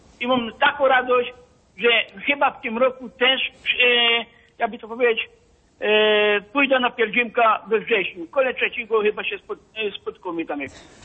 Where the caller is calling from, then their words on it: Połomia, Silesian Voivodeship, Poland; Jestem mieszkańcem Połomie spod Włodzisławia.